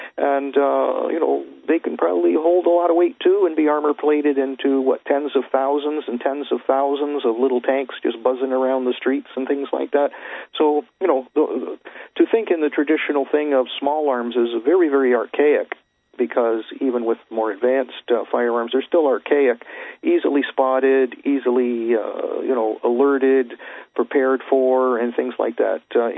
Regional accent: Canada; from Canada

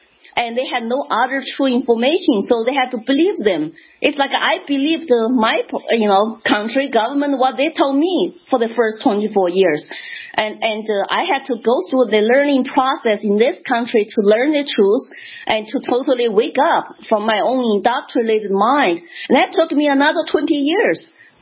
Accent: Sichuan, China; English is a second language; moved away as an adult; or they're going to send my personnel file to my hometown, which is Southwest Sichuan Province.

